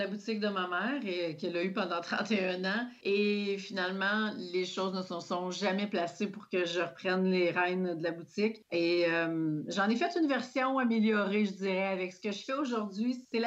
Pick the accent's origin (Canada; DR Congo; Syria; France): Canada; Quebec; je viens d'une petite région dans le nord du Québec pour laquelle j'ai toujours habité jusqu'à, je dirais, là, 2 ans.